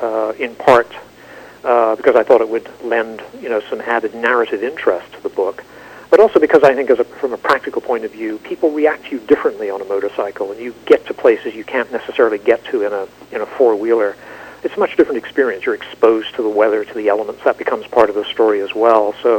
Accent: Northern Ireland, United Kingdom; I come from Northern Ireland, where, you know, the border with the Republic of Ireland has been a very important thing for a long time.

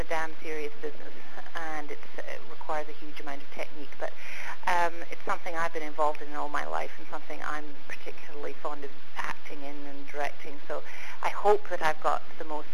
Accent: Scotland, United Kingdom; I'm from Scotland, so even though I've got a good ear for dialect myself, the sounds might not be quite as good coming out of my mouth as they are coming out of hers.

